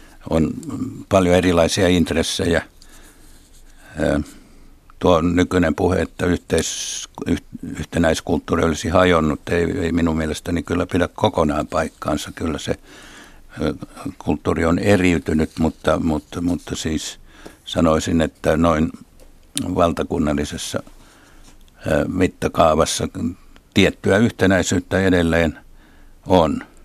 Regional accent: Tampere, Pirkanmaa, Finland; No, minähän kasvoin Tampereen Pispalassa, joka oli työväen kaupungin osa, jossa vasemmisto sai vaaleissa 90% äänistä.

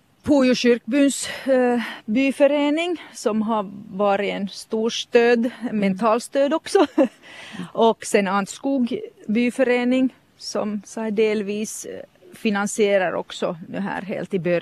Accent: Finland; first language Finnish; Swedish is a second language; säkert för att Katja och jag, vi är finskspråkiga.

